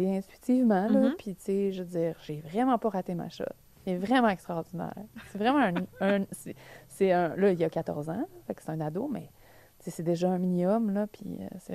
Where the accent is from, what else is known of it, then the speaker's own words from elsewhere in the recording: Repentigny, Quebec, Canada; moi, je viens de Repentigny. Je suis née dans une banlieue, comme j'ai le goût de dire banlieue américaine